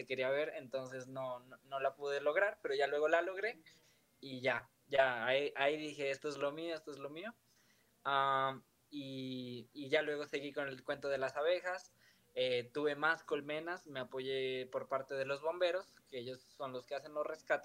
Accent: Pasto, Nariño, Colombia; yo soy de Pasto y estábamos con mi familia caminando en una finca familiar que tenemos

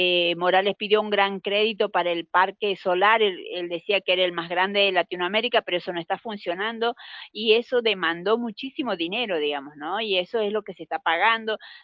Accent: Argentina; para analizarnos como argentinos

